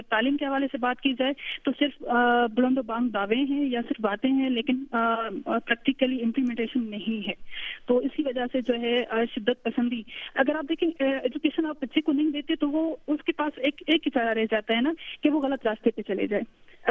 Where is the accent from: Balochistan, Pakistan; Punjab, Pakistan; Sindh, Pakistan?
Balochistan, Pakistan; میں میرا تعلق جو ہے بلوچستان سے ہے تو میں زیادہ جو ہے اپنی اسی کانٹیکس میں بات کروں گی